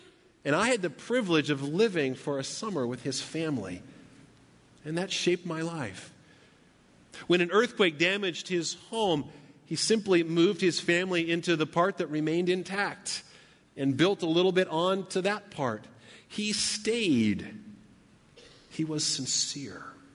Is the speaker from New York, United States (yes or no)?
no; Paradise, California, United States; We went to my hometown, which is Paradise, California. It's about 100 miles north of here. It's a small town.